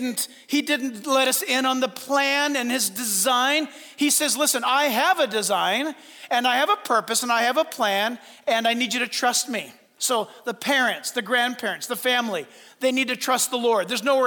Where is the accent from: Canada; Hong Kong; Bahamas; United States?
United States; San Diego, California; Because my mom, I told you before, my mom was born and raised in Hawaii. So I was raised in San Diego under my mom's house care, right?